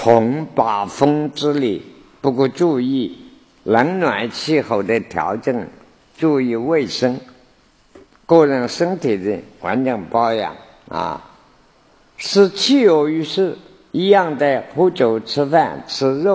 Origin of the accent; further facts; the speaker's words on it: China; also born or lived in United States; 我们中国人看到人啊，不晓得怎么搞的